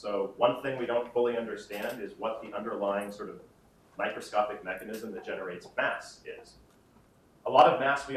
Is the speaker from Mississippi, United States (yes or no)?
no; Oregon City, Oregon, United States; also born or lived in Boston / California; So I grew up in Oregon City, Oregon, so on the West Coast, and then I lived for 8 years in Boston, and then we lived 3 years in California, and then we came up here.